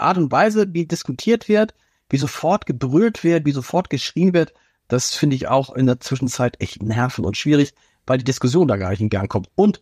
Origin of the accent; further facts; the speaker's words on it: Hamburg, Germany; Ja, das kennt man doch auch so, wenn man dann so als Hamburger in so einer Stube so, Schluss jetzt, aber so.